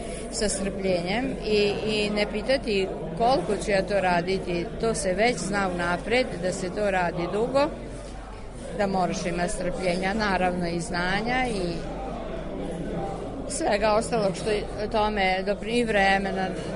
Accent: Kula, Vojvodina, Serbia; born there; now in Gospođinci, Serbia; inače sam rođena u Kuli.

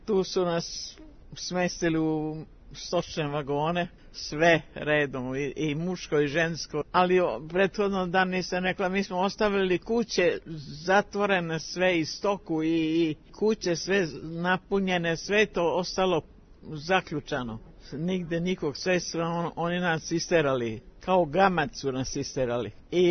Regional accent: Slavonia, Croatia; born there; inače sam rođena u Hrvatskoj tada, jel, pa i sada postoji, Slavonka sam, Srpkinja sam.

